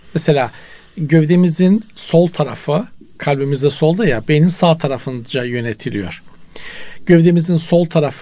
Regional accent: Black Sea Region, Turkey; insanın zaten tırnak içinde bir tarafını mucurum derler bizim Karadeniz'de.

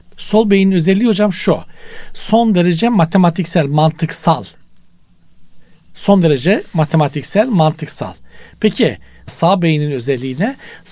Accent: Black Sea Region, Turkey; insanın zaten tırnak içinde bir tarafını mucurum derler bizim Karadeniz'de.

